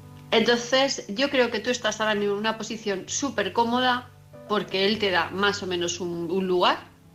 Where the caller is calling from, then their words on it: Palma de Mallorca, Balearic Islands, Spain; de Palma de Mallorca